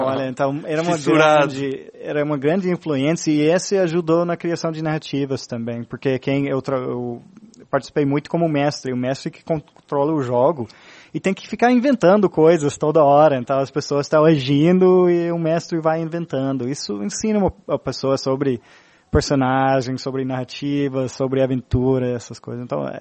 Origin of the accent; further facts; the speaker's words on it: Texas, United States; Sim, passei a minha infância no Texas.